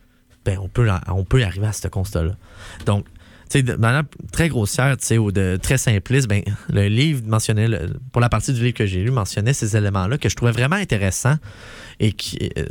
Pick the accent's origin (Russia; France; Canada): Canada; Quebec; je suis québécois